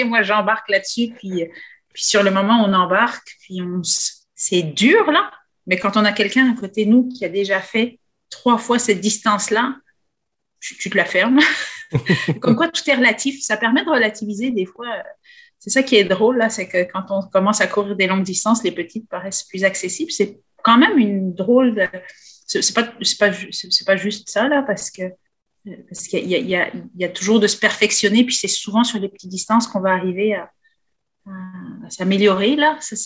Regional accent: France; Moi, je suis originaire de la France. J'ai grandi en France.

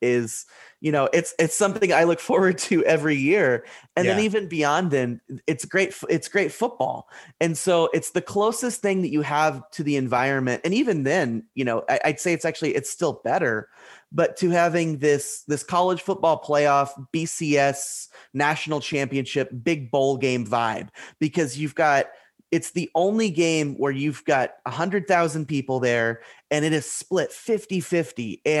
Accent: Oklahoma, United States; obviously growing up around the University of Oklahoma and going to this game, you know, as a fan, as a student

